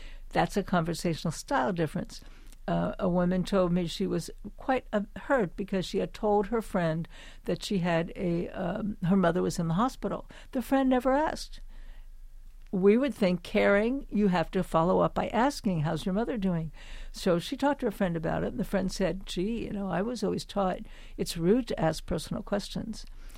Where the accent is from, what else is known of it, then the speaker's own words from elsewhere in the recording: Brooklyn, New York, United States; I grew up in Brooklyn, we will often talk along as a way of showing enthusiasm.